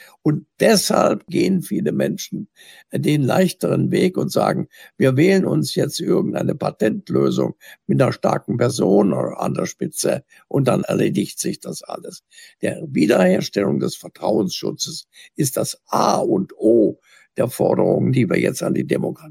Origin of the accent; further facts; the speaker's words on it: Dresden, Saxony, Germany; in meiner Heimatstadt Dresden